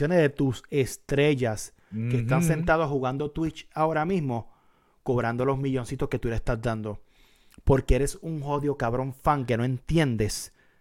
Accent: Puerto Rico; Venimos de Puerto Rico, de una de las cunas hardcore de la vida.

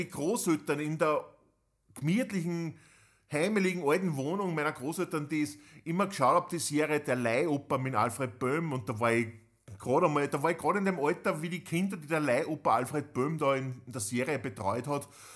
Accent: Upper Austria, Austria; bei uns im Mühlviertel sagt man Titan Quest

